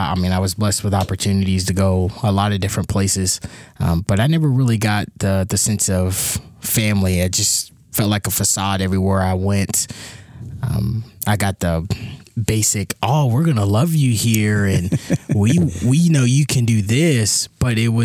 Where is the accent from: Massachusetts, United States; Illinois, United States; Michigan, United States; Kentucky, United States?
Kentucky, United States; Shepherdsville; also born or lived in Louisville; I was born in Louisville, grew up most of my life in Shepherdsville, so a lot of hunting and stuff like that.